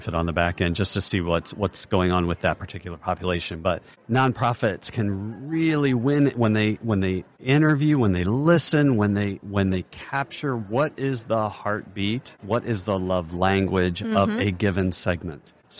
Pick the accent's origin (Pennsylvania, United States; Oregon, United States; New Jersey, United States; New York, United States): Pennsylvania, United States; born there; now in Indianapolis, United States; I would say for somebody born an hour outside of Philadelphia and now lives in Indianapolis, this still feels like it's all like one big area.